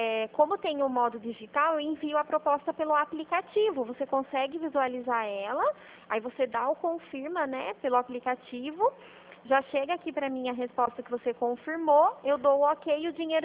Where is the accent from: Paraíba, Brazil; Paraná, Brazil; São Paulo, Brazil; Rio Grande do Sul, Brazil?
São Paulo, Brazil; Araras; Eu sou aqui de Araras.